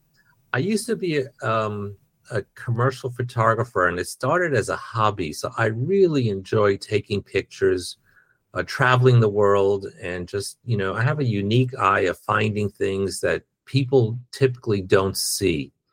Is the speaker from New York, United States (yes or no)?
yes; Brooklyn, New York, United States; also born or lived in Manhattan; So I was born in Brooklyn, New York, grew up there. Then I moved into Manhattan, where I lived in Chelsea.